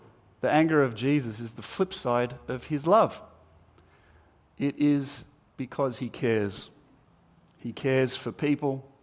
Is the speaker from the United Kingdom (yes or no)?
no; Terrey Hills, New South Wales, Australia; when I grew up in Terry Hills on a farm with chooks and stuff